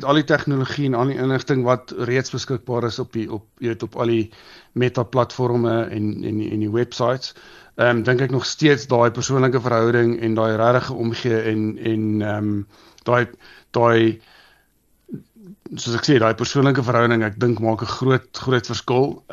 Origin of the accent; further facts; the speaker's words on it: Pretoria, Gauteng, South Africa; also born or lived in Middle East; ek is getoe en gebore in Pretoria en ek het hier skool gegaan en gestudeer en ek was so paar jaar, so amper 7 jaar oor see ook gewees. Ek het in die Midde-Ooste gewerk